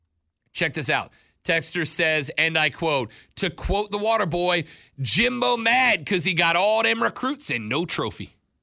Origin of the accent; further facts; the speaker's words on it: Pensacola, Florida, United States; Emmett's from my hometown or my home area, Pensacola.